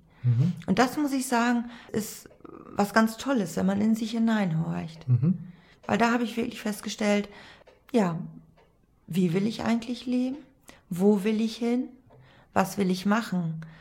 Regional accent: Lower Saxony, Germany; ich komme aus Ostfriesland, plattes Land.

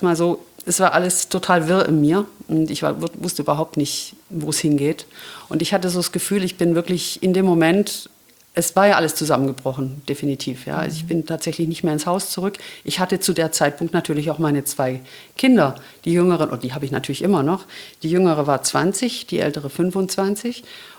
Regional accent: Ulm, Baden-Württemberg, Germany; moved away as an adult; Ja, ich habe an verschiedenen Orten in Ulm gewohnt, immer ein bisschen außerhalb von Ulm.

